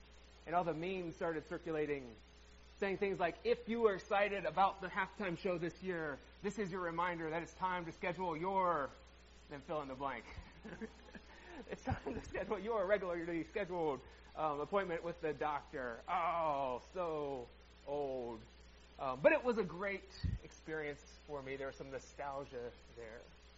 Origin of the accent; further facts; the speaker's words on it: Ohio, United States; You know, I am from Ohio, but I didn't really care if Cincinnati won because that's not my team.